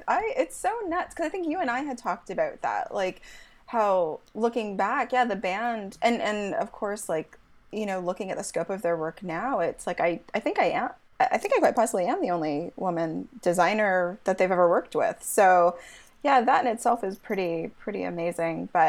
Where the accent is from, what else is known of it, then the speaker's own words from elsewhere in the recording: Toronto, Ontario, Canada; So originally I'm from Toronto, Canada.